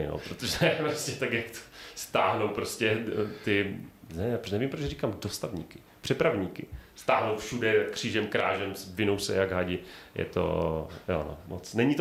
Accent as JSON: {"language": "Czech", "region": "Moravian-Silesian Region", "country": "Czechia", "said": "A přesně je to, že ještě jak pocházím z Ostravska, tak prostě mít krajinku, na horizontu, kterou rozbíjejí komíny, je prostě nejnádhernější pohled."}